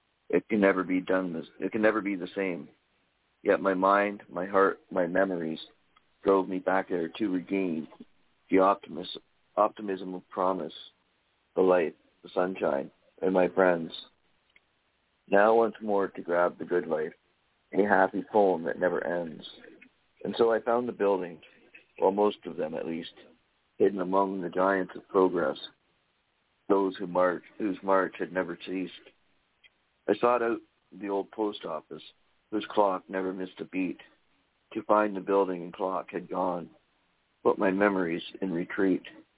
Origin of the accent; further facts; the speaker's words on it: Waipukurau, Hawke's Bay, New Zealand; My hometown is Waipukuru in the central Hawke's Bay region of New Zealand's North Island.